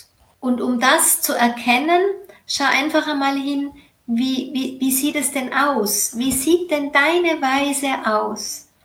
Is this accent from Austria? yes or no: yes; Vorarlberg, Austria; Ich bin Vorarlbergerin, die schmeißen jetzt das Geld nicht nur beim Fenster raus, die mögen ganz gern gut draufschauen.